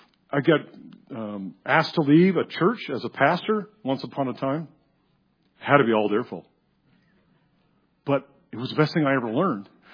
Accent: California, United States; We came from California, went to seminary in Texas, and came up here

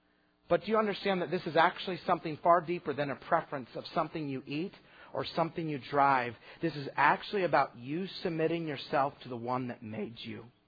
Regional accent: Twin Falls, Idaho, United States; I grew up in Twin Falls, Idaho. I went back and I preached my home church.

